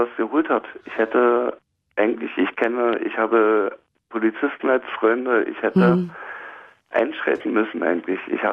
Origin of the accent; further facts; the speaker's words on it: Brandenburg, Germany; ich bin in Brandenburg groß geworden und war im Handballverein drin gewesen